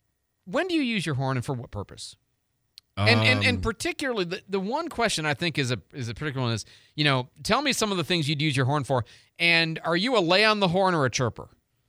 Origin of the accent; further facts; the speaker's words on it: Chicago, Illinois, United States; See, I grew up in Chicago is where I learned to drive.